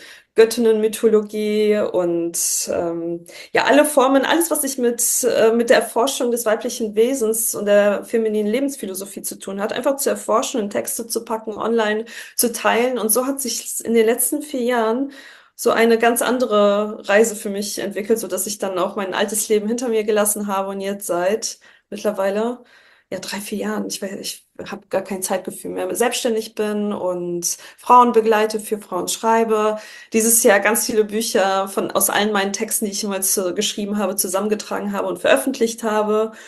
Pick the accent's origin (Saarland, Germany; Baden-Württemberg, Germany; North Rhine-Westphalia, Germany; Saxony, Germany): North Rhine-Westphalia, Germany; Düsseldorf; born or raised there; also born or lived in Poland